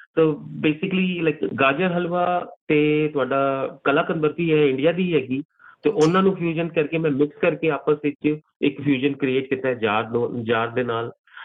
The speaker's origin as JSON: {"language": "Punjabi", "region": "Uttar Pradesh", "country": "India", "said": "because ਮੈਂ UP ਤੋਂ belong ਕਰਦਾ, ਯੂਪੀ ਲਾਈਕ ਲਖਨਊ ਕੈਪੀਟਲ ਹੈਗੀ ਯੂਪੀ ਦੀ"}